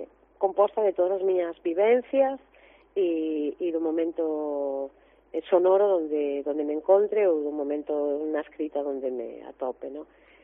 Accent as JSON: {"language": "Galician", "town": "Ferrol", "region": "Galicia", "country": "Spain", "said": "E moi contenta pois de estar na miña terra, porque Ferrolterra é a miña é a miña terra e eu sou, estou absolutamente vinculada, ¿no?"}